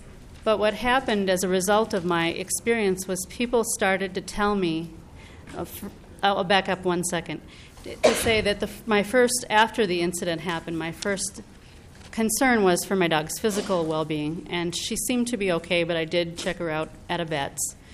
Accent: Minneapolis, Minnesota, United States; I'm from Minneapolis.

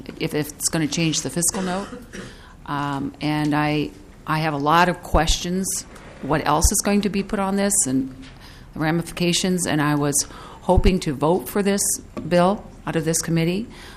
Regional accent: Colorado, United States; I mean, and I'm from Colorado. I know about Trinidad, Colorado

